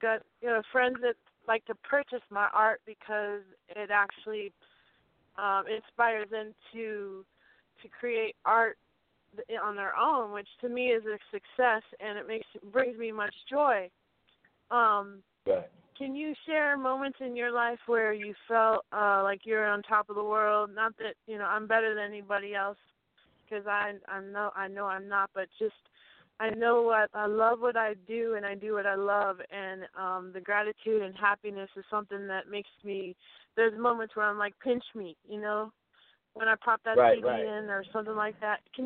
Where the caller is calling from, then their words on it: Rochester, New York, United States; I'm calling from Rochester, New York right now. I'm normally calling from 413.